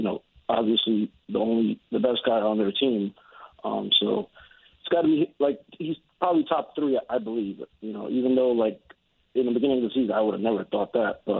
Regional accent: Jersey City, New Jersey, United States; I'm actually from Jersey City, but I'm on vacation for a couple of weeks here in Miami.

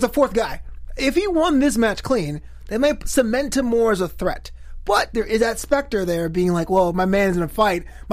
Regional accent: Brooklyn, New York, United States; I'm from Flatlands. You know what's up, man. Shout out to King's Plaza.

